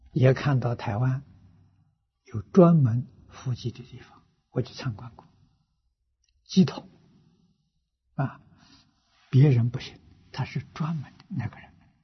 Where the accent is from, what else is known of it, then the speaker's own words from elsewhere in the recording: Fujian, China; 这是我小时候在福建啊